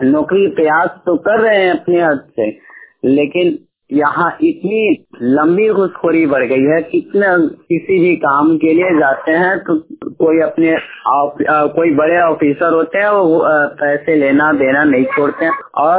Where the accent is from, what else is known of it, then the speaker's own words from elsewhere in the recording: Bihar, India; मैं ग्राम रखवा प्रखंड फुलौरिया फोरचंद गढ़वा डिस्ट्रिक्ट गोपालगंज बिहार का निवासी हूँ।